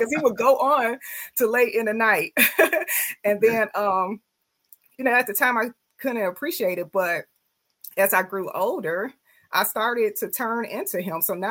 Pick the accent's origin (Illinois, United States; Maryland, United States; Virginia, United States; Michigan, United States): Michigan, United States; Muskegon Heights; Born and raised in Muskegon Heights. Graduated from Muskegon Heights public school system. Some of my best times ever. Grew up with a very strong family support system here in Muskegon Heights.